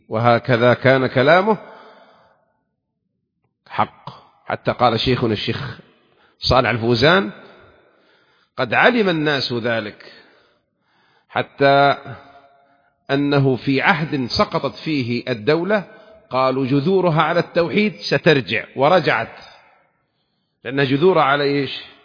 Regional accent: Saudi Arabia; والصف في بلادنا المملكة العربية السعودية لنكون صفا واحدا على الحق

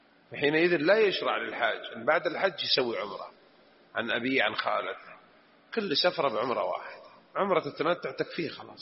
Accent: Hejaz, Saudi Arabia; ها في أشياء عندنا في الحجاز تشبهها إلى الآن باقية

